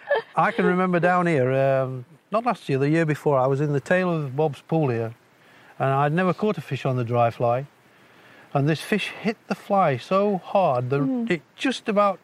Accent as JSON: {"language": "English", "region": "East Midlands", "country": "United Kingdom", "tie": "born there", "said": "I was born in the High Peaks in Derbyshire."}